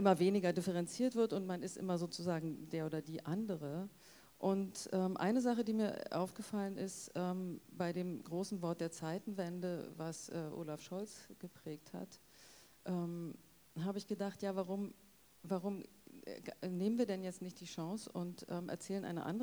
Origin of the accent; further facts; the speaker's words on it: Ludwigsfelde, Brandenburg, Germany; ich bin in Ludwigsfelde aufgewachsen, habe auch noch an den berühmten W50 und R60 mitgeschraubt in der produktiven Arbeit. Und als ich 16 war, war dann der Mauerfall.